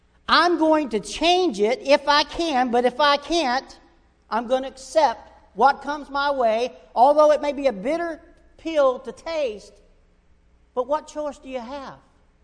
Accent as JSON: {"language": "English", "region": "North Carolina", "country": "United States", "tie": "born or raised there", "said": "Growing up in North Carolina, divorce was a word you very rarely heard. And if you did hear it, it was whispered in secret. And then we moved to Florida"}